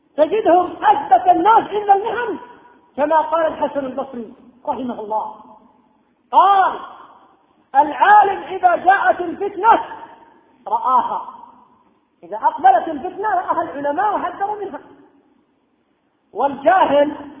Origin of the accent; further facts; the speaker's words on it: Yemen; دور الحديث عندنا في اليمن بحمد الله دور حديث كثيرة